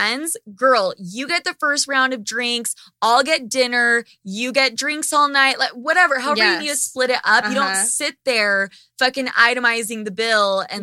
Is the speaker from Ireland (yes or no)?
yes; Ireland; So just fucking pinch me. I'm Irish.